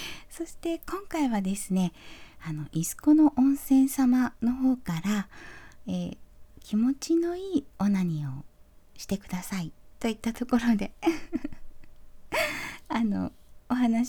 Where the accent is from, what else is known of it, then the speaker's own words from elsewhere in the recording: Fukuoka, Japan; 出身地はですね、福岡です。バリバリの博多っ子でございます。